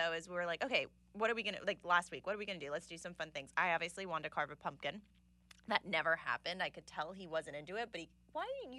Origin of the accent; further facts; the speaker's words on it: New Jersey, United States; now in Los Angeles, United States; I mean, I feel like when I grew up in Jersey, my mom and I would, like, go to the park.